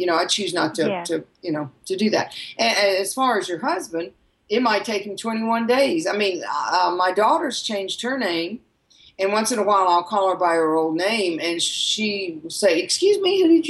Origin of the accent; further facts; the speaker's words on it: the South, United States; I don't know about you, Sandy, but I was from the South